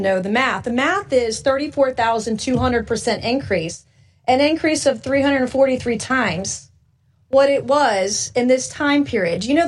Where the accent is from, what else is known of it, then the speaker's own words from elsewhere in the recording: South Carolina, United States; We have approximately 1.1 million children under the age of 18 in my home state of South Carolina, okay?